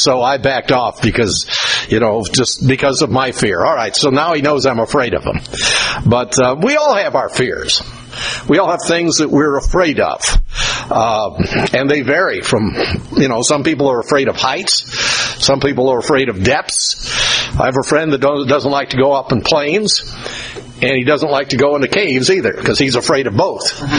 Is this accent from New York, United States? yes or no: yes; New York, United States; I know once in a while you see them in Missouri, and I grew up in New York State, and about once a year they'd have a pretty good display that you could see.